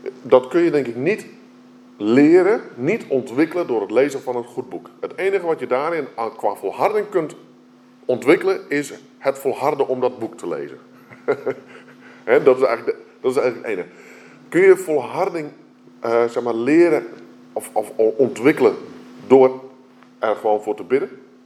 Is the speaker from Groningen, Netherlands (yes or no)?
no; Friesland, Netherlands; Ja, ik ben een Fries.